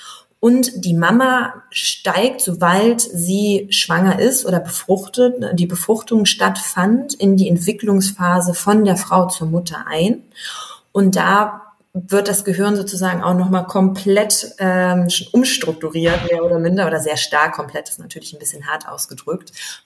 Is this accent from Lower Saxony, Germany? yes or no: yes; Wolfsburg, Lower Saxony, Germany; born there; now in Berlin, Germany; bin gebürtige Wolfsburgerin, heißt lebe jetzt seit 7 Jahren sogar schon fast in Berlin.